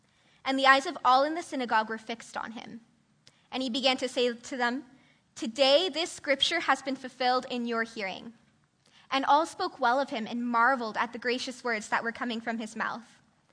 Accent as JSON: {"language": "English", "town": "Toronto", "region": "Ontario", "country": "Canada", "said": "So I'm from Toronto, Ontario, which is very different from BC. There's been a lot of changes. I've never seen mountains before"}